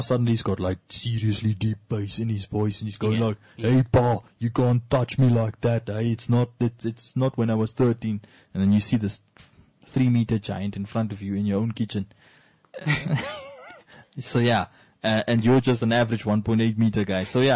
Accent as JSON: {"language": "English", "town": "Rehoboth", "region": "Hardap", "country": "Namibia", "tie": "born or raised there", "said": "the hometown that we grew up in Rehoboth."}